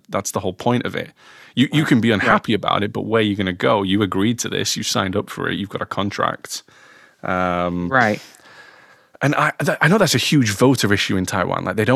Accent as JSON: {"language": "English", "region": "England", "country": "United Kingdom", "said": "but funnily enough, as an English person, I failed my English exam by like 3 points"}